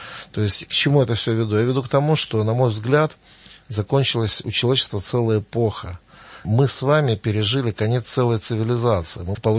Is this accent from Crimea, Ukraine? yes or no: no; Kyiv, Ukraine; also born or lived in Dnipropetrovsk; Я родился в Днепропетровске, да, потом всю жизнь прожил в Киеве.